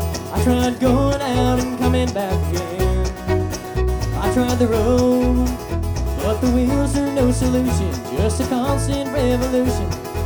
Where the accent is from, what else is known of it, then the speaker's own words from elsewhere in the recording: Kingston, Ontario, Canada; We're from Canada, from Kingston, Ontario.